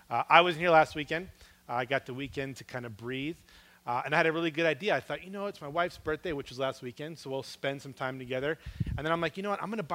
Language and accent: English; New York, United States; I didn't grow up in California. I grew up on the East Coast in the state of New York.